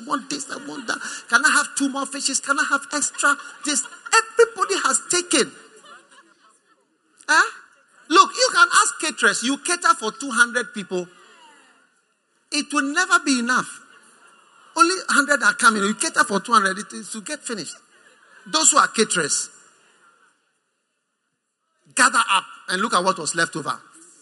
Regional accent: Ghana; If I was only an American, now look at me, I'm a Ghanaian. Ghanaian.

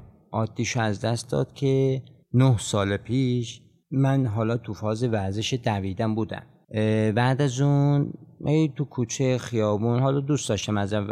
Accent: Marand, East Azerbaijan, Iran; متولد 1361، خب از این داشت که خیلی خوب شروع شده. تو مرند به دنیا اومدم، 4 خواهر دارم، به جز خودم 2 برادر دیگه دارم

